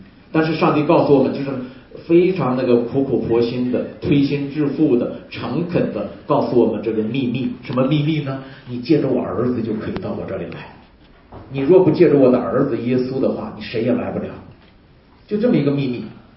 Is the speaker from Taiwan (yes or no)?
no; China; now in United States; 你们知道我在中国大陆长大的，我们都是讲人事，人与人的这个关系学吧